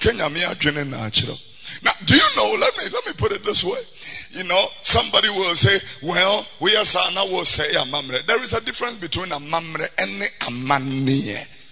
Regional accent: Tesano, Greater Accra, Ghana; born there; Here, Tesano Primary School. I was born here in Tesano. Tesano Primary School.

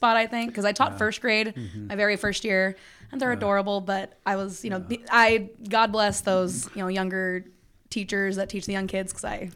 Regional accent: Paradise Valley, Arizona, United States; also born or lived in Florence; now in Tucson, United States; I'm born and raised in Arizona, not Tucson originally. I'm from Paradise Valley, then moved to Florence, Arizona, a small town known as the prison town.

